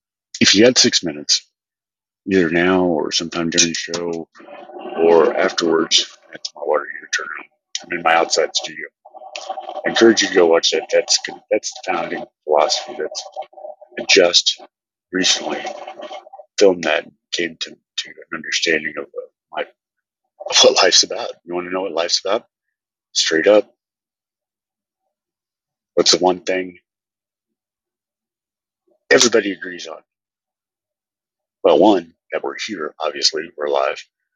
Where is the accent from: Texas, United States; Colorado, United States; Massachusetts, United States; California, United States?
Texas, United States; But I wasn't born Jewish or anything. I'm from West Texas.